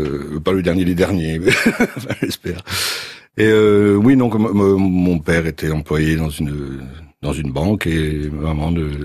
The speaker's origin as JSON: {"language": "French", "town": "Ajaccio", "region": "Corsica", "country": "France", "tie": "born or raised there", "also_born_or_lived": "Fontainebleau, France / Avon, France", "said": "Je suis né à Ajaccio. J'ai vécu, petit jusqu'à l'âge de 6 ans, j'ai vécu en Corse, puis à Ajaccio, et après, pendant quelques années sur le continent, comme plein de gens, dans la région parisienne, à Fontainebleau. À Avon, précisément"}